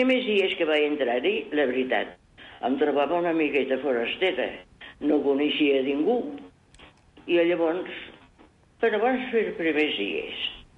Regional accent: Catalonia, Spain; Sí, jo soc de Lleida. De la província de Lleida, d'un poble molt maco.

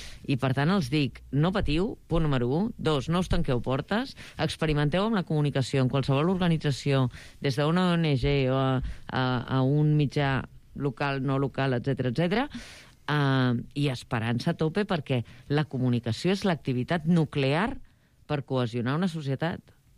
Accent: Barcelona, Catalonia, Spain; born there; les meves arrels emocionals estan a la Segarra. És a dir, quan em diuen d'on ets, jo sé que he nascut físicament a Barcelona, però no em sento d'allà.

